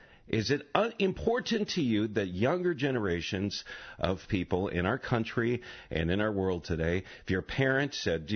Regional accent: Idaho, United States; it comes from the great state of Idaho, my home state, actually

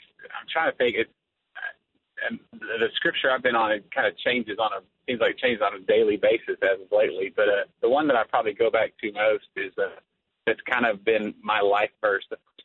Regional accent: Texas, United States; my dad was a huge football player, and we were kind of growing up in Texas. We loved football.

